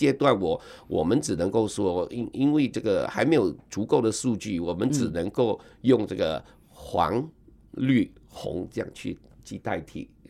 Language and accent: Chinese; Kuching, Sarawak, Malaysia; 我们古晋人全民的一直的把我们这个城市打造的这个最便利的最方便的一个停车的一个城市